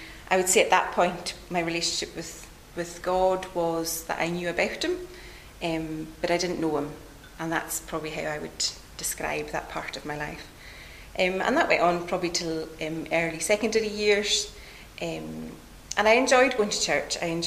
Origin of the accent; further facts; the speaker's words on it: Harris, Scotland, United Kingdom; I am a district nurse in Harris here, and I am originally from Harris, born and brought up here in a very happy home with my two sisters and my parents, and we were what I would say a church-going family.